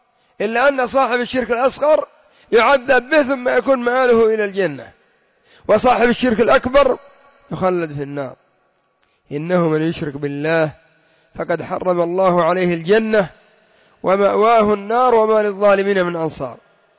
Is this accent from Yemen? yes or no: yes; Yemen; وعندنا في اليمن معلوم منهم